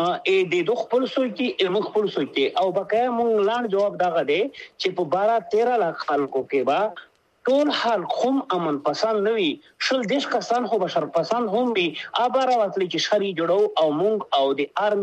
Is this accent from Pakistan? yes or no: yes; Pakistan; مونږ د پاکستان یو، پاکستان د زمونږ دی